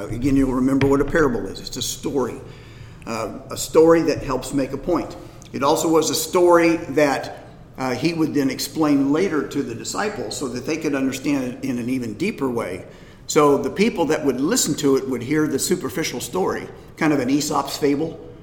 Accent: Indiana, United States; I grew up in Indiana. Indiana was big basketball.

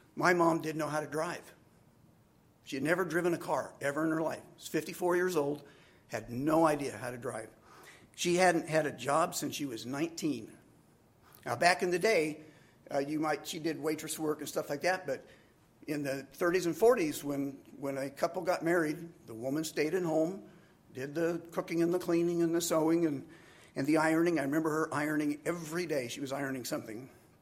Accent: Crawfordsville, Indiana, United States; I was growing up in Crawfordsville, Indiana, and I was 14 years old.

